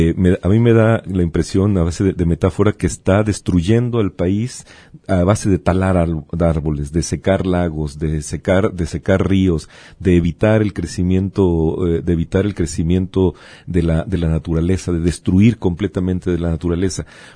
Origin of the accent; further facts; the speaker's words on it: Mexico; hasta qué punto nosotros como mexicanos o el pueblo de México podamos pensar que venimos de una castración